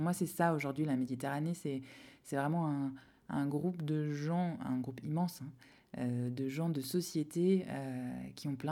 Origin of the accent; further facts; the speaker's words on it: France; now in Algeria; Alors moi, j'ai grandi en France, donc je comparais à la France